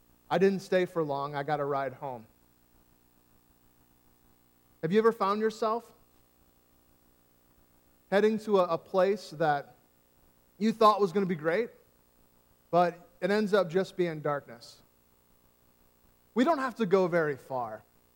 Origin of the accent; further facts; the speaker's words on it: United States; As American Christians, we have the, for us, we have the, we're fortunate to live where we do because we have free speech.